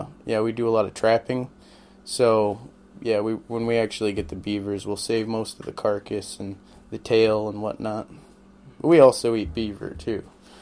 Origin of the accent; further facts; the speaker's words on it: Nikolai, Alaska, United States; born and raised in Alaska, from Nikolai.